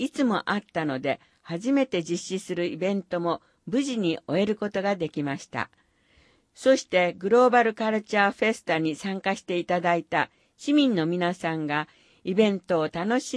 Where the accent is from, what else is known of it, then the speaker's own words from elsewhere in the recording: United States; Japanese is a second language; now in Urasoe, Japan; どこかへ旅行したり、アメリカへ里帰りしても、やっぱり沖縄がいいと思うようになったのです。